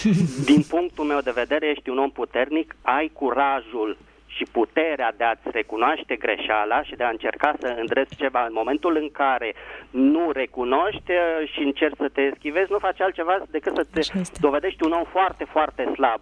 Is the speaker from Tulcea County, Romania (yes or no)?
no; Bucharest, Romania; din București.